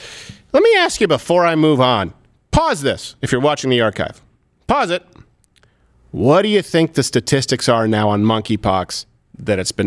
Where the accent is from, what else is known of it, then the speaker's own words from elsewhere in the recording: Montreal, Quebec, Canada; I was raised in Montreal.